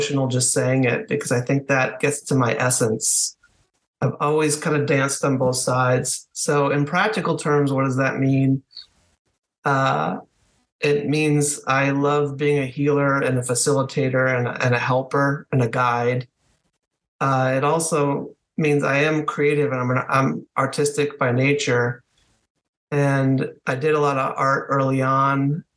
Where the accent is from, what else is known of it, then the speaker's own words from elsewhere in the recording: Connecticut, United States; now in Washington, United States; I was born in southern New England in Connecticut, northwest Connecticut. And my family moved outside Washington, D.C. for a few years, which were my most favored 3 years of my childhood.